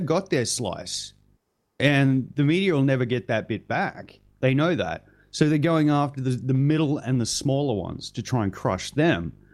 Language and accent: English; Australia; And I'm talking from as an Australian experience here.